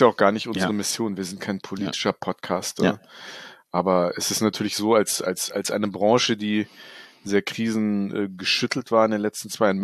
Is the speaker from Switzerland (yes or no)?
no; Wiesbaden, Hesse, Germany; born there; Die schönste nach meinem Geburtsort Wiesbaden.